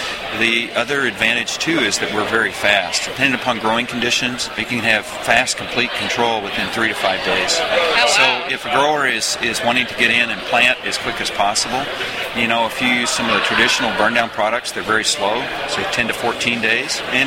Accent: Arkansas, United States; It fits in reasonably well, although I was originally from Arkansas, so.

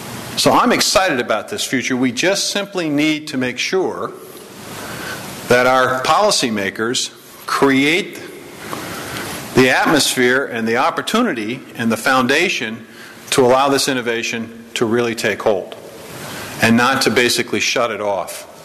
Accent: Iowa, United States; a problem in many areas of my home state, now becomes a vital ingredient

